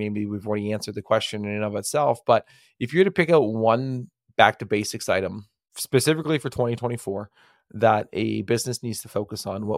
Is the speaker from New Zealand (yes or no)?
no; Canada; I'm Canadian, so of course I'm going to have a hockey reference on stops and starts.